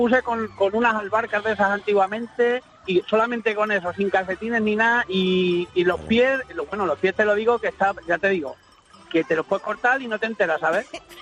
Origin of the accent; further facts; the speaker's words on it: Moral de Calatrava, Castilla-La Mancha, Spain; en mi pueblo, en un pueblo de Ciudad Real, que se llama Moral de Calatrava, al lado de Valdepeñas